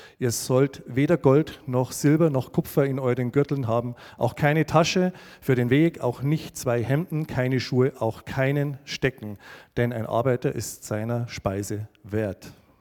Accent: Hainichen, Saxony, Germany; Wir kommen aus Hainichen, da leben wir. Das ist am Fuße des Erzgebirges, vielleicht kennt ihr das alle.

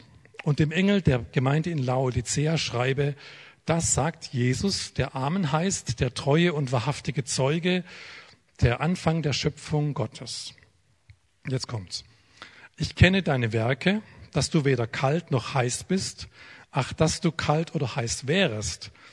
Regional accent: Baden-Württemberg, Germany; now in Freiberg, Germany; Also wenn ich komme ja eigentlich aus Baden-Württemberg, gell?

